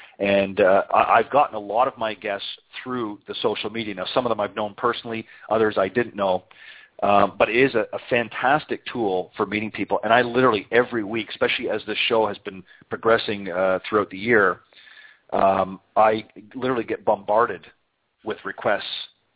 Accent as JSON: {"language": "English", "country": "Canada", "lives_now": "Florida, United States", "said": "As most of my listeners know by now, I'm originally from Canada, and I got a little tired of shoveling snow"}